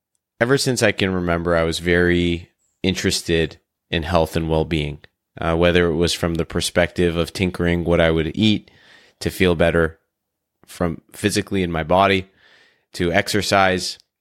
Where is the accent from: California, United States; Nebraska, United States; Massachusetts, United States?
California, United States; Los Angeles; I reconnected with a dear friend of mine who I grew up with here in Los Angeles.